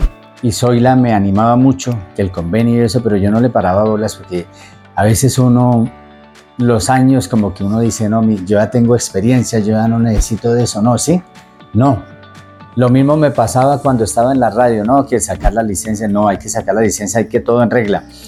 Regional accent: Bogotá, Colombia; born there; La conocí cuando se llamaba Unisur en Bogotá, en mi ciudad natal

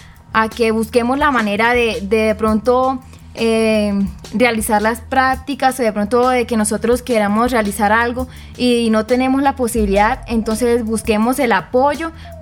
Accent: Aguachica, Cesar, Colombia; vengo del SEAD de Ocaña. Soy de Aguachica, César.

